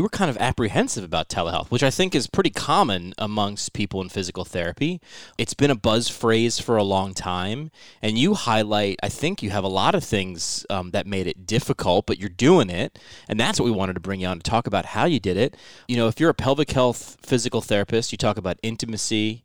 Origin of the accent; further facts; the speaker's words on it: New York, United States; This is kind of the epicenter. I'm a New Yorker too.